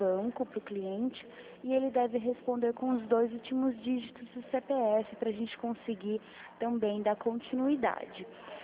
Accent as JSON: {"language": "Portuguese", "town": "Araras", "region": "São Paulo", "country": "Brazil", "said": "eu retornei para minha cidade, que é Araras, próximo de Prudente também."}